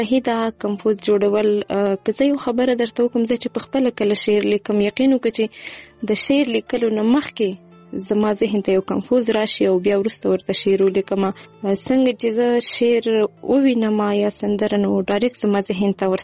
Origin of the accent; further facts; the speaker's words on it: Quetta, Balochistan, Pakistan; also born or lived in Kandahar; زه اوسېدونکې د کندهار یم خو ژوند مې په کوټه کې کړی دی. دلته اوسېږم.